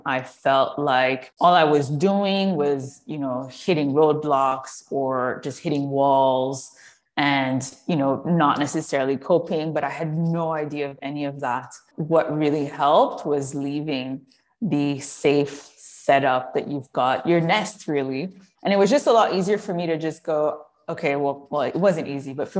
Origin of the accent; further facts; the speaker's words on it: Montreal, Quebec, Canada; moved away as an adult; I was born and raised in Montreal, lived there for 25 years, and then left 10 years ago.